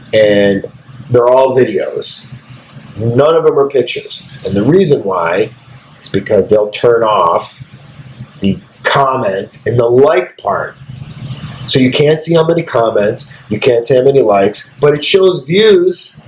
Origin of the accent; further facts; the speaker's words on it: New York, United States; oh, you're from New York, I'm from New York too